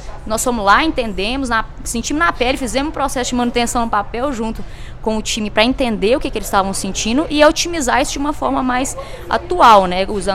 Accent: Belo Horizonte, Minas Gerais, Brazil; accent: mineira; now in Nova Lima, Brazil; Ó, eu sou aqui de Minas mesmo, de Belo Horizonte. Moro hoje em Nova Lima, que é uma região mais fresquinha. O sotaque não nega, de mineira. Moro aqui pertinho de BH, em Nova Lima, região mais fresquinha aqui.

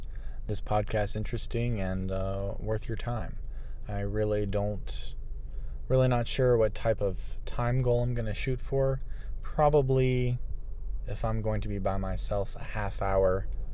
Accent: Florida, United States; I registered to vote when I was 18 through the mail in my home state of Florida.

